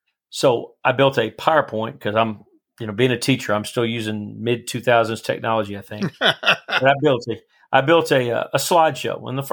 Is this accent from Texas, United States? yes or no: yes; Duncanville, Texas, United States; I grew up in South Dallas, a little town about 45,000 just south of downtown Dallas called Duncanville.